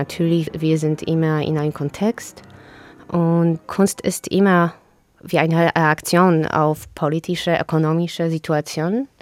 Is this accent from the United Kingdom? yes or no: no; Poland; German is a second language; now in Germany; ich fühle mich als ein Polin. Ich bin polnisch. Ich bin in Polen aufgewachsen.